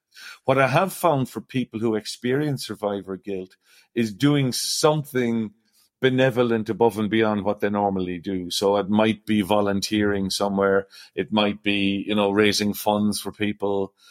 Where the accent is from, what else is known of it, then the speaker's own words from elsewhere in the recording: Ireland; now in Australia; I came to Australia 35 or more years ago, and from my accent, you could probably guess St. Patrick's Day used to be the biggest day of my year.